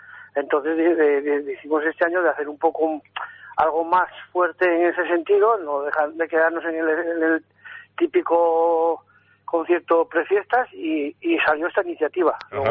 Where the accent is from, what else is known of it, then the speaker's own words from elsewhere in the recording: Fitero, Navarre, Spain; pero somos todos de Fitero, ¿eh?